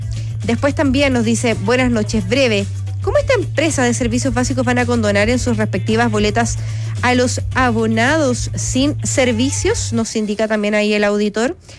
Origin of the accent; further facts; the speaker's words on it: Santiago, Santiago Metropolitan Region, Chile; estoy en La Serena, soy de Santiago